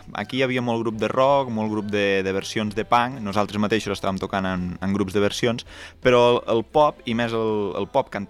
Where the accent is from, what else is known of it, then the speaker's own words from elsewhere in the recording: Catalonia, Spain; reivindicar també que som d'aquí, que som de les Garrigues i que som de Lleida